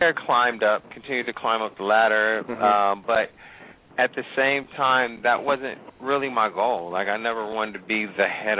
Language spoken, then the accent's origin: English; Pasadena, California, United States; Like I grew up in Pasadena, California, played ball my whole life, you know